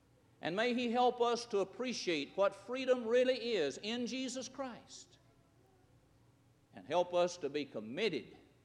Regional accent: United States; We need to thank God for America. I'm glad I'm an American.

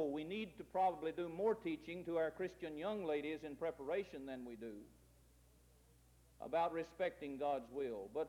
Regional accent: United States; I believe America is the greatest country in the world. I'm glad I'm an American. I'm glad I live here.

